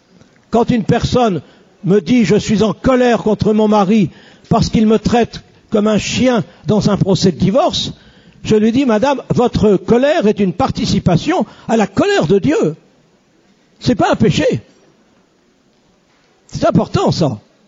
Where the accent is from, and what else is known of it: Valenciennes, Hauts-de-France, France; born or raised there